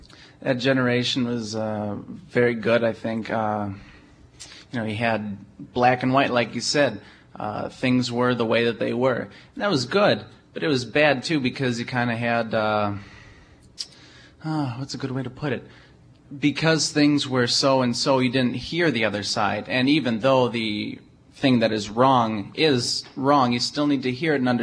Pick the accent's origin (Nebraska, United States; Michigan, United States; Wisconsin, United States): Wisconsin, United States; Portage; Portage, Wisconsin. So my home church is St. John in Portage